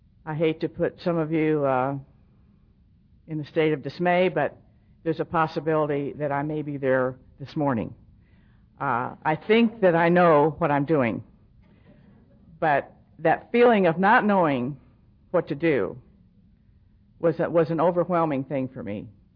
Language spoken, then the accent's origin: English; Texas, United States; moved away as an adult; now in Los Angeles, United States; Because I had just moved to Los Angeles from Texas. I was born and raised in Texas.